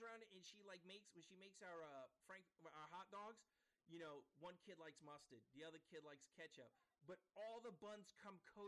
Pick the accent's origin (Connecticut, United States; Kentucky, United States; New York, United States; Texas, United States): New York, United States; I'm from New York. I had all types of crazy dogs.